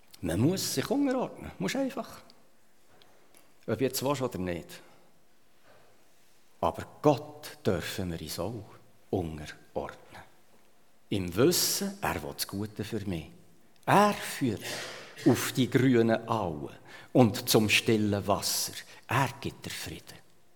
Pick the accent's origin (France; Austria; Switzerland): Switzerland; born there; Ich bin einfach in der Schweiz geboren, wo wir es so gut haben.